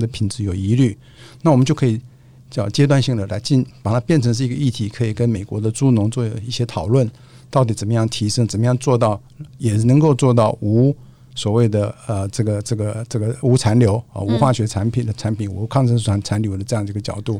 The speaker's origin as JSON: {"language": "Chinese", "country": "Taiwan", "said": "来确保我们台湾人的这个粮食是能够自给自足"}